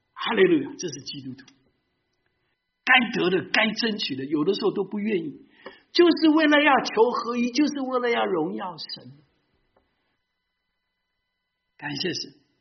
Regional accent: China; now in Seattle, United States; 我们在西雅图我们有很多鲑鱼嘛 salmons， 那么鲑鱼跟我们中国人讲鲤鱼要龙门

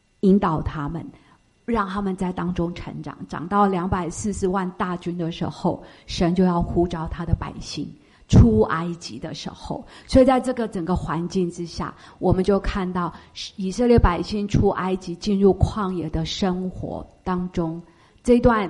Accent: California, United States; 你知道，我来自加州，加州除了冬天以外，就是Golden State

